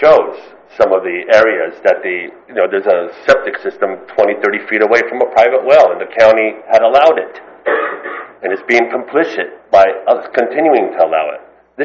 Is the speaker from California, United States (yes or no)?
yes; Morro Bay, California, United States; I was from Morro Bay, and so we all live kind of downstream, and so here we are on the coastline and we're downstream.